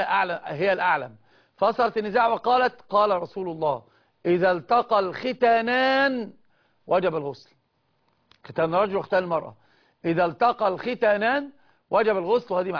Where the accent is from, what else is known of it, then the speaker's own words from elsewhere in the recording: Sohag, Sohag Governorate, Egypt; معلش انا من سوهاج ومش مش فاهم